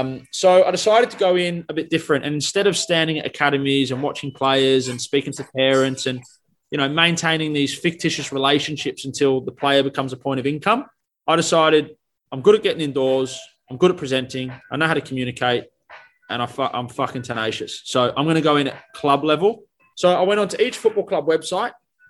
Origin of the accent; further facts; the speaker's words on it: Australia; accent: Australian; now in England; What I'm an Australian guy landing in England. I don't know fucking anyone. I've got an Australian accent